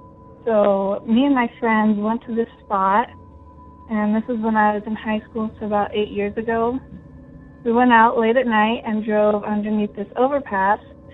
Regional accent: Livermore, California, United States; I grew up in Livermore, California, and there's this scary story about a boy who used to hang out under this overpass

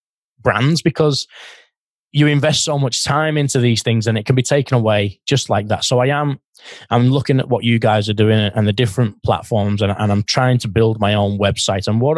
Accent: St Helens, North West England, United Kingdom; moved away as an adult; I'm from England originally, from a very small working class town, St. Helens in England, in the Northwest near Liverpool. And I was traded and I came here at 21 years old.

